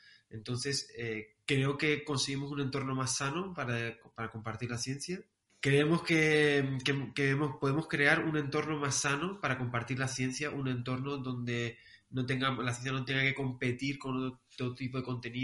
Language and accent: Spanish; Las Palmas, Canary Islands, Spain; un amigo de Las Palmas, que de allí, de mi tierra